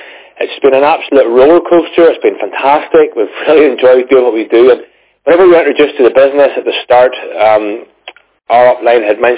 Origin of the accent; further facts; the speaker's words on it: Northern Ireland, United Kingdom; As you say … from Northern Ireland, and we didn't honestly see the benefit of the business through Relive at the start.